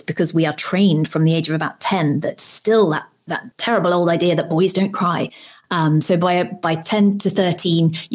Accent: United Kingdom; I'm British

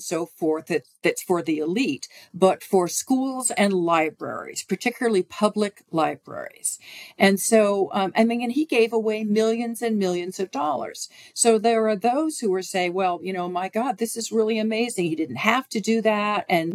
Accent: California, United States; And in my home state of California, we have some powerful Chinese-American families who'd arrived in San Francisco as members of the merchant class.

